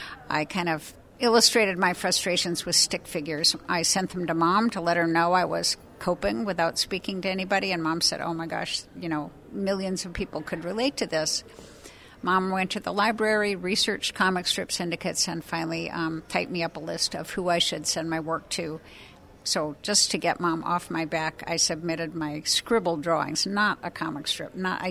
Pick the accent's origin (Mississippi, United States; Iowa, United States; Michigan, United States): Michigan, United States; now in Dayton, United States; I was born in Dayton, and I spent the first developmentally critical 5 years of my life here. My family moved to Michigan when I started kindergarten, and then they moved back to Dayton when I was in college, and here I am.